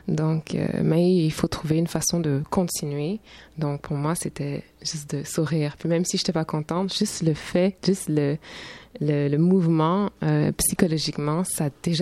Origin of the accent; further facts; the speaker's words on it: Montreal, Quebec, Canada; also born or lived in England; je viens de Montréal. Ça fait pas longtemps que je suis revenue. Ben, ça fait longtemps. J'ai l'impression que c'est récent quand même. Ça fait 1 an et demi. J'ai habité 8 ans en Angleterre